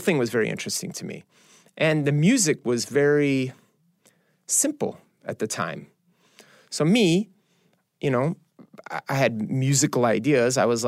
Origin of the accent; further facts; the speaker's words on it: Chicago, Illinois, United States; Look, a kid growing up in Chicago, my brothers both went to BYU